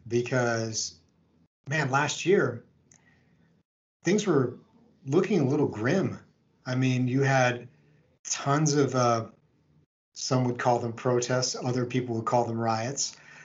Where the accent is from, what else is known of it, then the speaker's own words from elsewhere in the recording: United States; So to me, there's a lot to be thankful for as an American.